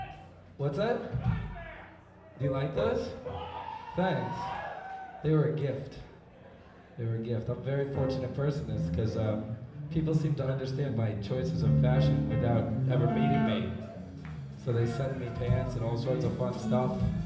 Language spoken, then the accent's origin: English; New Jersey, United States; now in Santa Cruz, United States; I'm from New Jersey, but to be specifically honest, we're all from right here in Santa Cruz. So New Jersey's great and all, but we all live in Santa Cruz now.